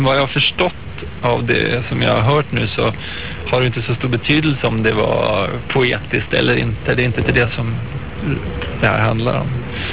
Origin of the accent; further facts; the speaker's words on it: Västmanland County, Sweden; Jag kommer från Västmanland